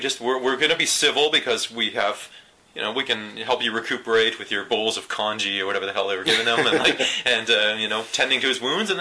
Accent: Canada; I feel like we should bring some lumberjack science to you because we're Canadian

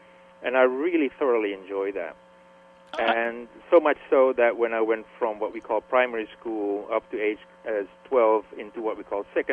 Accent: Belgium; And so it was not easy to get from Belgium to Guatemala, but for a lecture in my hometown about Guatemala, sure, I could do that.

